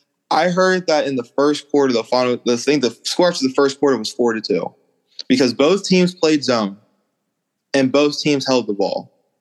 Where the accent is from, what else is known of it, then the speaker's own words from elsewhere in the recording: Pennsylvania, United States; I was coming from Western PA where, you know, I'm the best guy on my team.